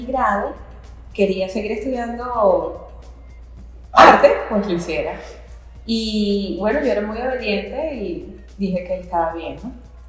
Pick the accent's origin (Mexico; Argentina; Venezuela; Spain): Venezuela; Caracas, Capital District; yo soy caraqueña.